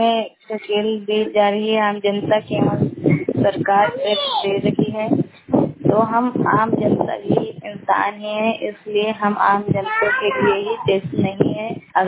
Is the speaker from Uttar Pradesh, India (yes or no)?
yes; Hariharpur, Uttar Pradesh, India; मैं हरिहरपुर का जिला श्रावस्ती की रहने वाली हूँ।